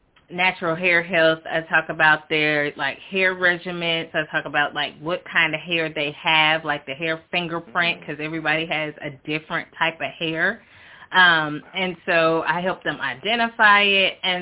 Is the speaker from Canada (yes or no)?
no; Murfreesboro, Tennessee, United States; Okay, I am from Murfreesboro, Tennessee, and I am a licensed cosmetologist with a specialty in natural hair.